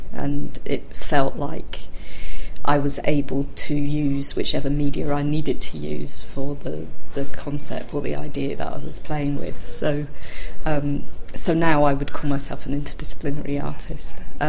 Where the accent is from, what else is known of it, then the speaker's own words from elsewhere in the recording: London, United Kingdom; also born or lived in Nottingham; I grew up in London. I moved to Nottingham when I was 18 for university and stayed for 26 years and sort of half moved back to London quite recently